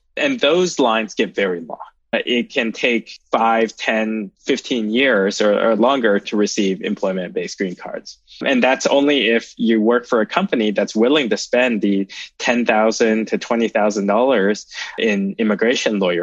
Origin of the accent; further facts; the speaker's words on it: China; now in United States; You know, my family, when I came over here from China, we spent almost 5 months of rent money on immigration attorneys just because we didn't know any better.